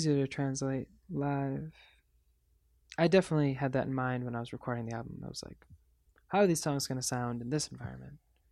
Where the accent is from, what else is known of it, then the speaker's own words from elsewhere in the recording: Michigan, United States; Maybe it's growing up in Michigan with like, you know, the like Lake Michigan and just kind of like openness